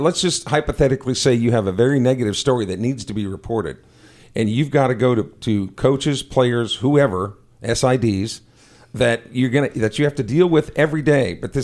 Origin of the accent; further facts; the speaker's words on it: Iowa, United States; I was told that me and Merg are both damn Yankees because he's from Illinois. I'm from Iowa.